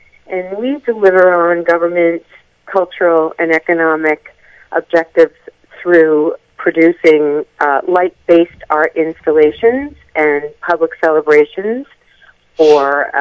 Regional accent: Boston, Massachusetts, United States; because I remember growing up in Boston and then bringing my children into Boston

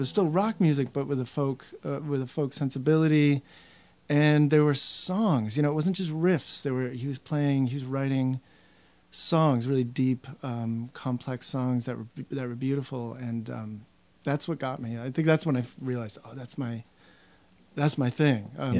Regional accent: Gloucester, Massachusetts, United States; And before that, I grew up in Gloucester.

